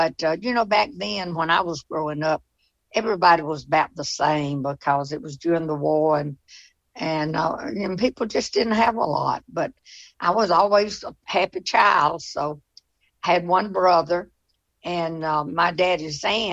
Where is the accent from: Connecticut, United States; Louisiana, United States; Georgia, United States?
Georgia, United States; Monroe; I was born and raised in Monroe, Georgia.